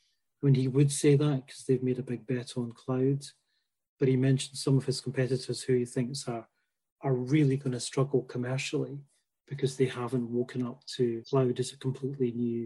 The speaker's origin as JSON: {"language": "English", "region": "Scotland", "country": "United Kingdom", "said": "No, I'm Scottish, so I know absolutely nothing about cricket."}